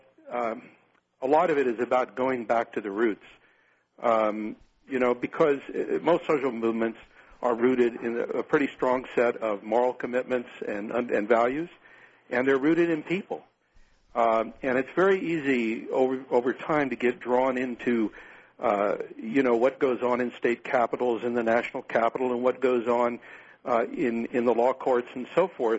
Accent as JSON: {"language": "English", "town": "Bakersfield", "region": "California", "country": "United States", "tie": "born or raised there", "also_born_or_lived": "Germany", "said": "I grew up in Bakersfield. I never saw the farm worker world."}